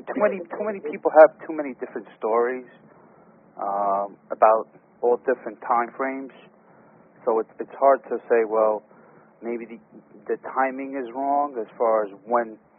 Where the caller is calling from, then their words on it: New Jersey, United States; I'm calling from New Jersey.